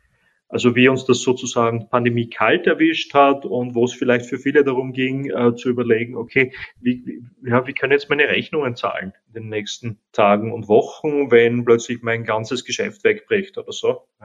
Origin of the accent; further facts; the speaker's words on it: Austria; ich bin ja Österreicher, da kann ich so die österreichische Politik und die deutsche Politik durchaus als ähnlich sehen.